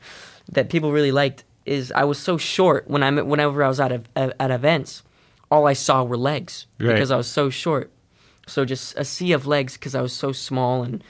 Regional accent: Canada; And obviously me being Canadian too, it was really cool to be a part of that and to get invited to be a part of that.

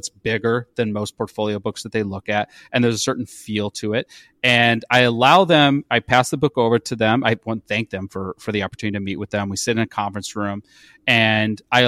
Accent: Chicago, Illinois, United States; oh, you're from Chicago. I'm from Chicago too.

